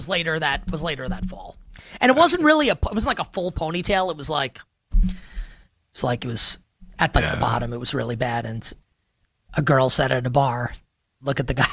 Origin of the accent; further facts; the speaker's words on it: New York, United States; I'm from New York.